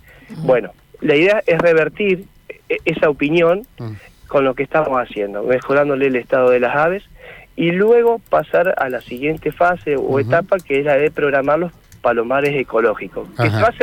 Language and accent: Spanish; Santa Fe, Argentina; yo soy de Santa Fe, hace un año que estoy de vuelta, siempre trabajé afuera.